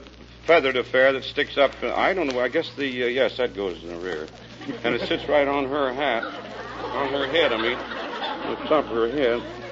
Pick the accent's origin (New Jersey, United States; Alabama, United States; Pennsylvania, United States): Pennsylvania, United States; Waynesboro; now in Encino, United States; Did you ever hear Waynesboro, Pennsylvania? It's, huh? Yes, that's my hometown. It's, of course, I've been out of there for 20 years now. I'm the mayor of Encino, California.